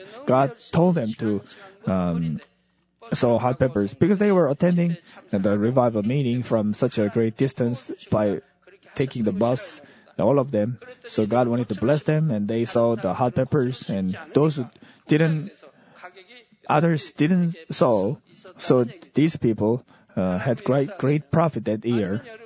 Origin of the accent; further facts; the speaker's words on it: Muan, South Jeolla, South Korea; When I was attending a seminary college in Muan, my hometown